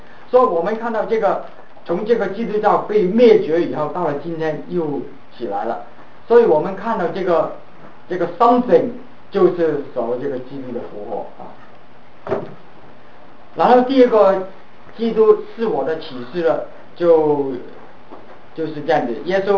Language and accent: Chinese; China; 那么我们中国人就看看我们中国的近代史吧。